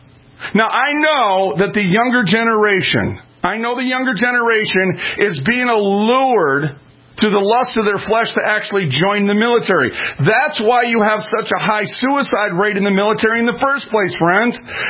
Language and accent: English; Minnesota, United States; I'm from Minnesota, and my Twins jersey has a big Twins across it.